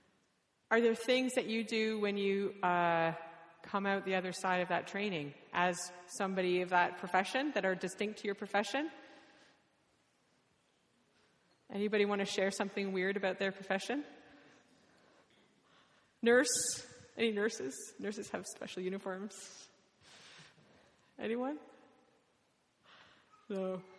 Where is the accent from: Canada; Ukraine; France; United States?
Canada; oh, great, we're from the same tribe. We're both Canadian.